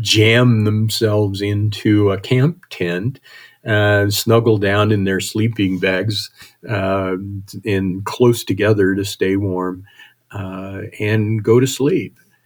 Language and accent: English; Wyoming, United States; I grew up in Wyoming, and this is in Montana